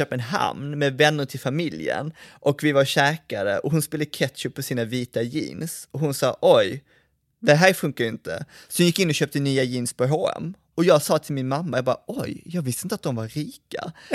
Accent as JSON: {"language": "Swedish", "town": "Malmö", "region": "Skåne", "country": "Sweden", "tie": "born or raised there", "said": "för jag växte upp på Kirseberg, som är en sån gammal klassisk arbetarklassförort."}